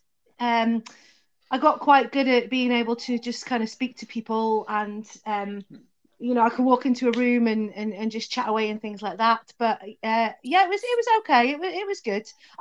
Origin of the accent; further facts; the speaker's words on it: Aberdeen, Scotland, United Kingdom; I live about 25 miles south of Aberdeen. I am from Aberdeen, believe it or not, but my dad was in the army, so I spent my childhood growing up, so that's why I sound the way